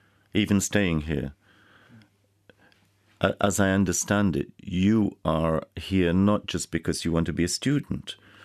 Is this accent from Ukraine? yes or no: yes; Ukraine; now in United Kingdom; And I feel quite comfortable being British with my British education, but being Ukrainian.